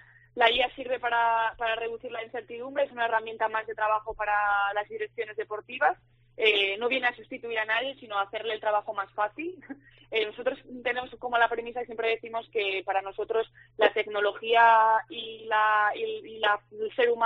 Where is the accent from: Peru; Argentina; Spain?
Spain; León, Castile and León; Pues yo soy de León, así que estoy cerquita.